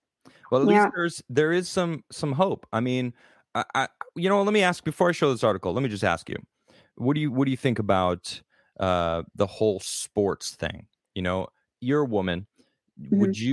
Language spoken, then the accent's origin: English; Chicago, Illinois, United States; I grew up in Chicago, of course, the Bulls, you know.